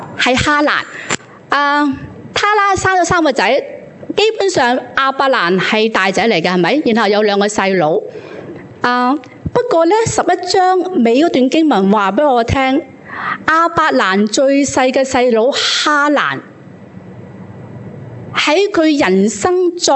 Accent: Hong Kong; 今天对于我们香港人来讲，可能你都觉得没什么特别啦

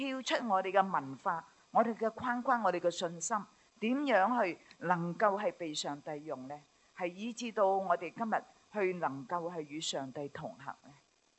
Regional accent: China; 我哋中国人咧，我哋华人宣教士咧

